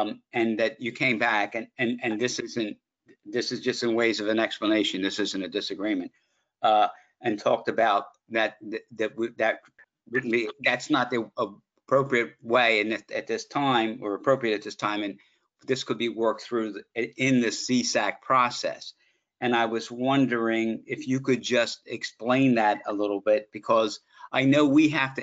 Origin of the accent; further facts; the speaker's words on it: Wilmington, Delaware, United States; I guess, and I go back to being a born and raised in Wilmington